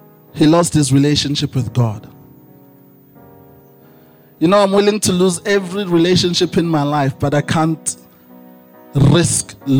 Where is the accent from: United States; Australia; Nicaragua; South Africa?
South Africa; Pietermaritzburg, KwaZulu-Natal; When we were growing up in Pietermaritzburg, we had a neighbor